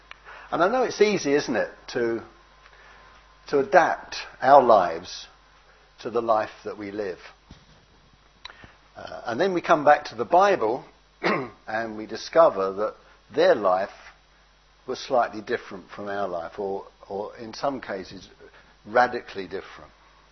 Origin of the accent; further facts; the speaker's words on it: London, United Kingdom; born there; I live in London. I was born in London, so I don't know anything better.